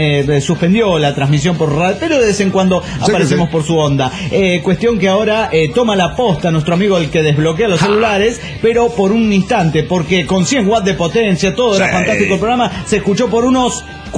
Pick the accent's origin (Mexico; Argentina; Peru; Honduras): Mexico; Mexico City; now in Cancún, Mexico; voy a volver a ser lo que fui en un comienzo … del DF mexicano.